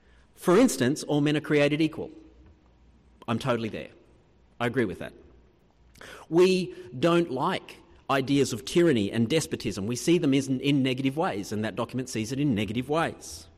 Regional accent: Australia; As an Aussie

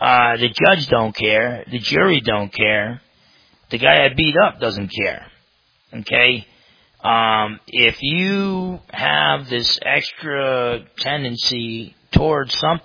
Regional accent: New Jersey, United States; I used to box growing up in New Jersey.

